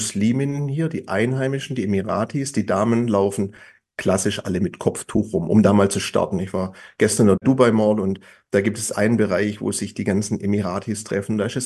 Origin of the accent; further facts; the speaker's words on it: Stuttgart, Baden-Württemberg, Germany; Ich bin in Stuttgart geboren, stolzer Stuttgarter, stolzer Schwabe.